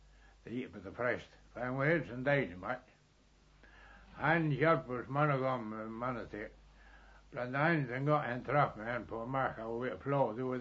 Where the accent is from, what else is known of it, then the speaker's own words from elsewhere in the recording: Fur, Central Denmark Region, Denmark; Min hjemstavn til Fur, det er jeg født og barn.